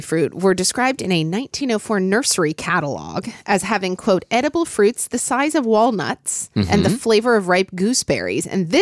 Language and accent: English; Oklahoma City, Oklahoma, United States; but maybe that's just because I grew up in Oklahoma City, Oklahoma.